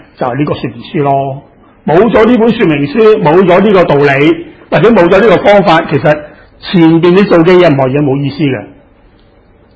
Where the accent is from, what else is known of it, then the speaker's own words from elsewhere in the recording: China; 即簡單來說，我中國人都是的啦，是不是？